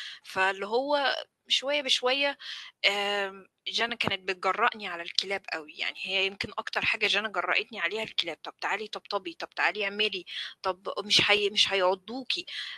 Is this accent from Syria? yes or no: no; Egypt; احنا مثلا كان عندنا في مصر اللي هي موضوع القطط والكلاب اللي في الشوارع كتير